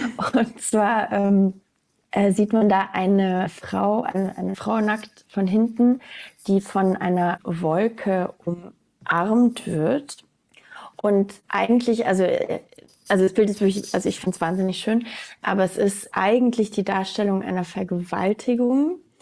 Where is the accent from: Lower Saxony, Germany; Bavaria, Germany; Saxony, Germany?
Bavaria, Germany; Munich; Genau, ich bin Münchnerin.